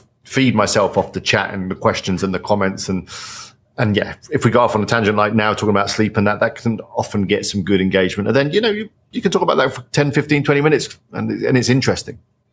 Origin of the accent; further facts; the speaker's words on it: England, United Kingdom; The thing is, I'm English. I'm from England